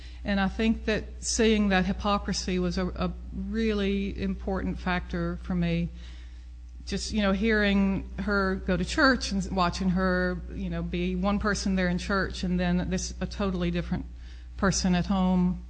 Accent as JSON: {"language": "English", "town": "Vicksburg", "region": "Mississippi", "country": "United States", "tie": "born or raised there", "said": "in Vicksburg. My parents took us there every week."}